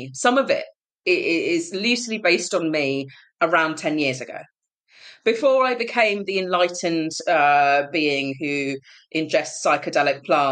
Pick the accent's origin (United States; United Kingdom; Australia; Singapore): United Kingdom; South East England; I am a British Punjabi. I grew up in Kent and I'm a Gemini.